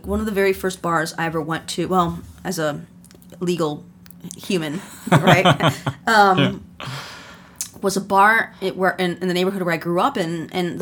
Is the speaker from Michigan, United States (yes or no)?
no; Chicago, Illinois, United States; And so doing a lot of work and research and just being there, really, from growing up in Chicago, that kind of all shaped it all.